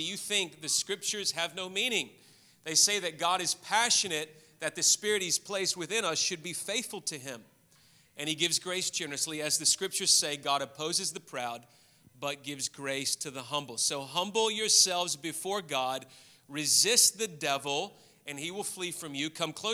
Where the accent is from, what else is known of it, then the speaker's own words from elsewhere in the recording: Memphis, Tennessee, United States; and I grew up in the States, lived in Memphis, and went to the University of Memphis in Tennessee.